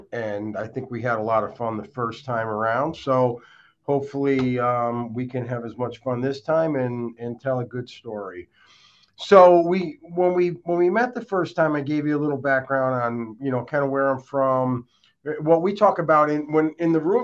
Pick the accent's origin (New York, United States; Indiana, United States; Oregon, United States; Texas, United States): New York, United States; Troy; But I come from Troy, went to school in Albany, worked at Merrill Lynch way back when. I'm 57 years old. I come from a very ethnic background. It was the neighborhood I grew up in was primarily Italian.